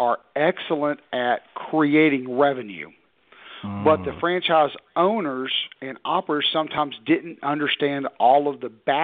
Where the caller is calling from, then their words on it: Knoxville, Tennessee, United States; Outside of Knoxville, Tennessee.